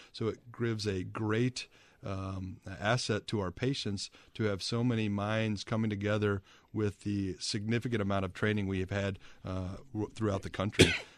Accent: Akron, Ohio, United States; now in Wisconsin, United States; I trained the majority of my life in Ohio. I grew up in Akron and went to Ohio State University.

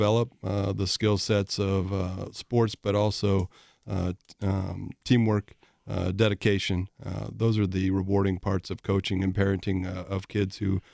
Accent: Akron, Ohio, United States; now in Wisconsin, United States; Well, I grew up in near Akron.

